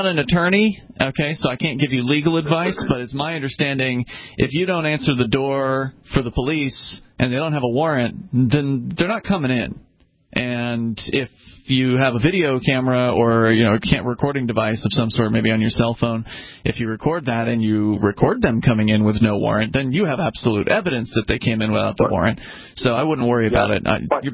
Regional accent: Florida, United States; And I'm from Florida originally. They call it the Baker Act there.

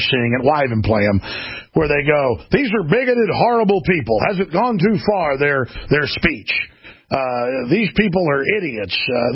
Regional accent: Rockwall, Texas, United States; I grew up in Rockwall, across the lake from Garland. So you've got Rockwall outside Dallas, you've got Lake Ray Hubbard, and you've got Rowlett and Garland.

